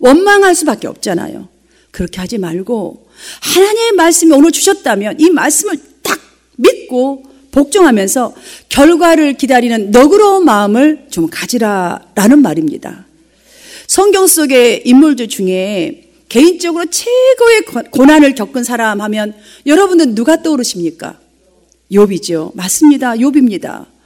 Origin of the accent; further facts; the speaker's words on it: South Korea; 외국인들에게서 우리 한국 사람들이 흔히 듣는 말이 있어요.